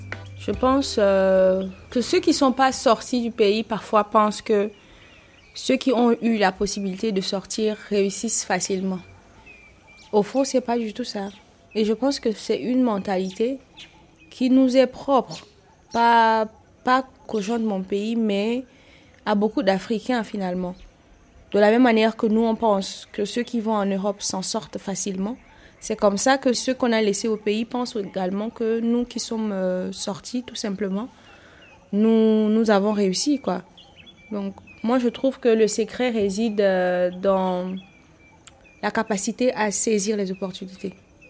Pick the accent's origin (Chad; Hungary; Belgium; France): Chad; now in Senegal; je suis étudiante au Sénégal, donc je suis venue ici fin 2015. Je suis tchadienne.